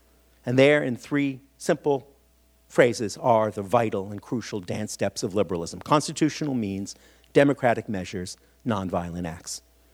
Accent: Philadelphia, Pennsylvania, United States; I feel it every time I come back here to my hometown of Philadelphia, and I witness small transformations, and I resist them.

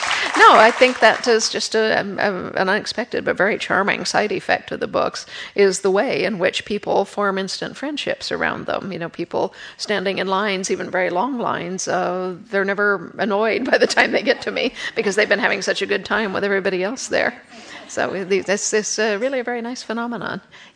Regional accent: United States; being an American

